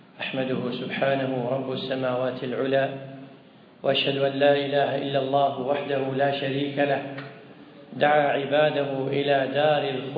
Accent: Kuwait; أخرجنا من ديرتنا هذه من الكويت، فكم سعينا واجتهدنا حتى نرجع إلى ديرتنا الكويت

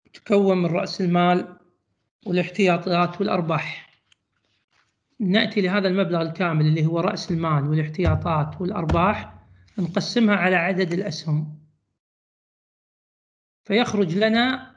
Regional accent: Kuwait; هذه يعني قانون عندنا التجاري في الكويت يحدد السهم ب100 فلس

